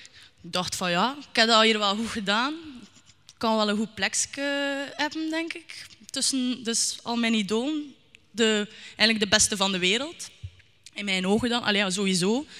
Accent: Aalter, Flanders, Belgium; Als Belg uit de Aalter sta ik hier.

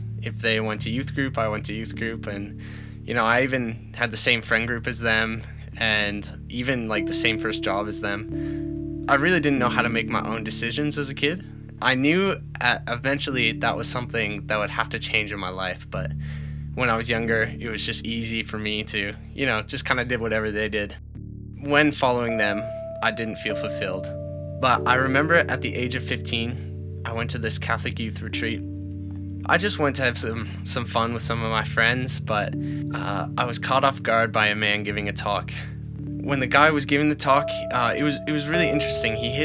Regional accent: Charlottetown, Prince Edward Island, Canada; I'm 19 years old. I come from Charlottetown, Prince Edward Island, Canada.

